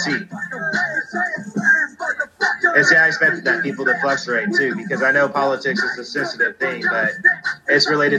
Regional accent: California, United States; I used to be very proud of the fact that I was raised in California.

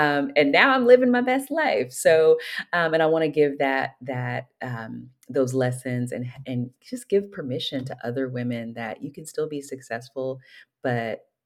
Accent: Oakland, California, United States; I'm planning a book launch celebration on February 9th in my hometown, Oakland, California

